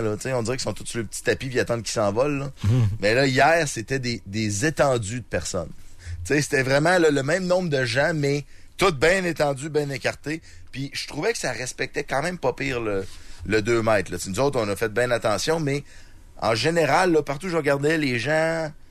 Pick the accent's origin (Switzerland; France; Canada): Canada; Lévis, Quebec; Nous autres, moi, je viens de Lévis, puis à Lévis, il y a des bacs à compost.